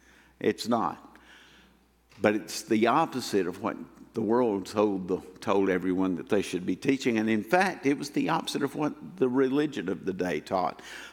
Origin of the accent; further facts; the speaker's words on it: Deep South, United States; I grew up in the Deep South during the very last vestiges of segregation.